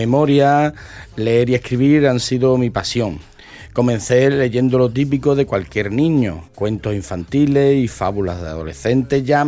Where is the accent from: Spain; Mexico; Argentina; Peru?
Spain; El Puerto de Santa María, Andalusia; Tengo 34 años y soy del puerto de Santa María. Y soy correctora.